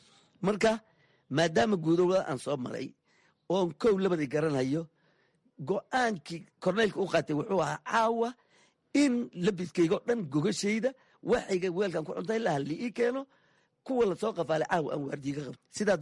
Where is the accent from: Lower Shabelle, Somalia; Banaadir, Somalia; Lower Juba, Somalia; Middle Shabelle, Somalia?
Lower Juba, Somalia; Jamaame; born or raised there